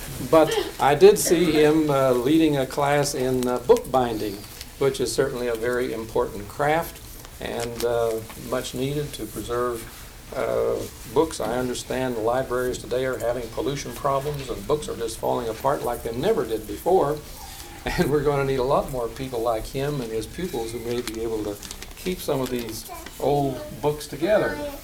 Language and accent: English; Elkins, West Virginia, United States; this is something new to see right here in my hometown of Elkins, West Virginia.